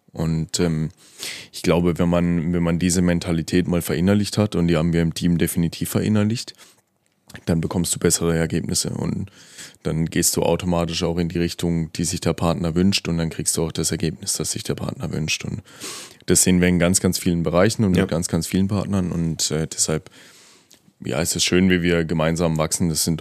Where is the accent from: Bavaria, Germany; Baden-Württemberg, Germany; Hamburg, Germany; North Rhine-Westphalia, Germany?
Baden-Württemberg, Germany; Karlsruhe; ich komme aus Karlsruhe, ich bin in Karlsruhe geboren. Ich habe in meinen 32 Jahren, weil du das Alter gerade ansprichst, nie irgendwo anders gelebt.